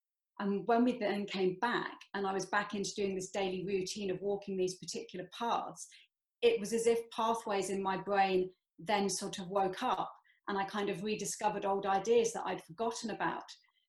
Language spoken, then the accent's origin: English; England, United Kingdom; now in Scotland; And obviously I'm English as well, you know, living in Scotland.